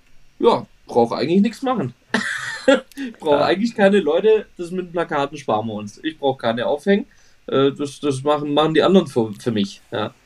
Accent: Baden-Württemberg, Germany; Also tut mir leid, da bin ich Schwabe.

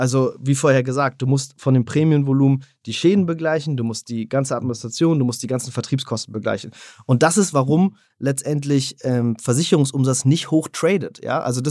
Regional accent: Berlin, Germany; Ich bin ursprünglich Berliner

